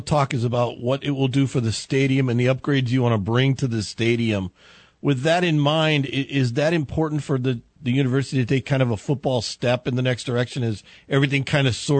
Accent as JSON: {"language": "English", "town": "Lake Charles", "region": "Louisiana", "country": "United States", "said": "and I come from Lake Charles, so I deal a lot with McNeese"}